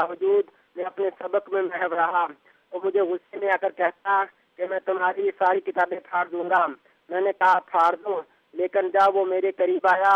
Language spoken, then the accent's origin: Urdu; Harappa, Punjab, Pakistan; تخت number 3 Harappa station تحصیل ضلع ساہیوال سے ہے۔